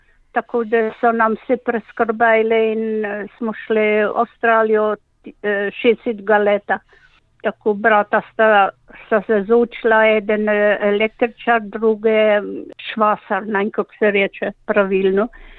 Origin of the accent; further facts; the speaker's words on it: Kozarišče, Littoral–Inner Carniola, Slovenia; also born or lived in France; Jaz sem zrasla v Kozarščah, v Loške doline. Jaz sem dorasla tam, hodila v šolo, glih tako, kot je moja mama ali pa moja stara mama.